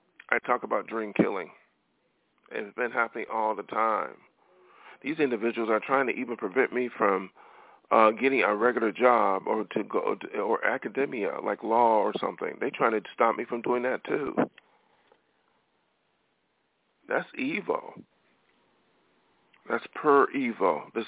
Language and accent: English; Buffalo, New York, United States; from coming from Buffalo, thinking, you know, where I'm at, or thinking I'm crazy. These people from my hometown said